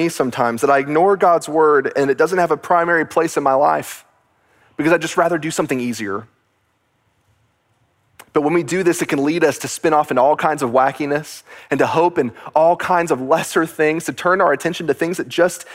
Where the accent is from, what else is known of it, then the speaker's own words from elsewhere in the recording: Texas, United States; I grew up in Texas.